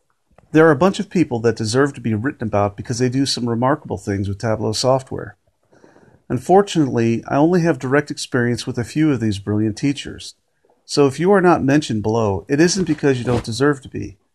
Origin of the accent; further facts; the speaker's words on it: Chicago, Illinois, United States; I grew up in Chicago as a multi-sports fan.